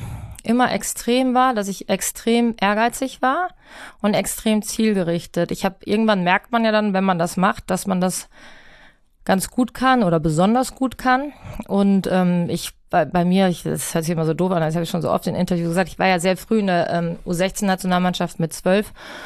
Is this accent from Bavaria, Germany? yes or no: no; Rüsselsheim, Hesse, Germany; Also Hockey war bei uns in Rüsselsheim und auch in meiner Familie ein großes Thema.